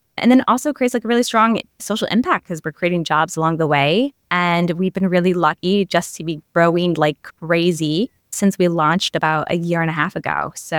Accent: United States; So as an American, I did grow up with like the typical beliefs and stereotypes about the continent

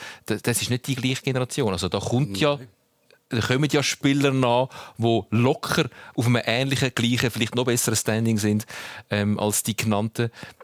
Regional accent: Switzerland; Als Schweizer bin ich immer noch so ein bisschen, dass ich sage, wahrscheinlich ist das maximal Mögliche gewesen.

